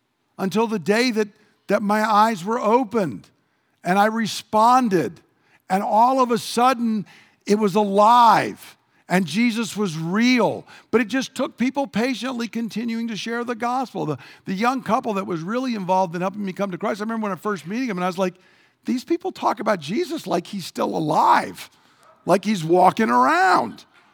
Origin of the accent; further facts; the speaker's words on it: Georgia, United States; We were about the only people in my hometown that didn't go to church. I mean, if you're in rural Georgia, like the devil would go to church in rural Georgia.